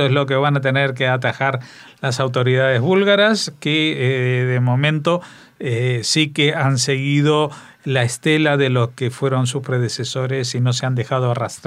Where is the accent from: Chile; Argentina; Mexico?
Argentina; Como se dice en mi tierra, en Argentina, los pingos se ven en la cancha